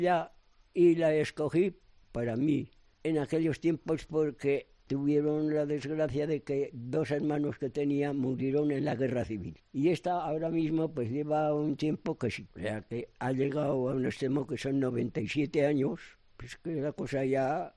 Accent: Ágreda, Castile and León, Spain; De la provincia de Soria, de Ágreda.

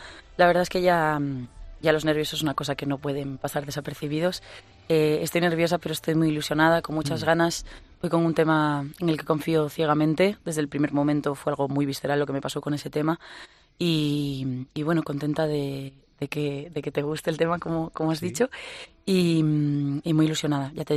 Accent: Galicia, Spain; me llevan muy cerquita de casa porque yo soy gallega

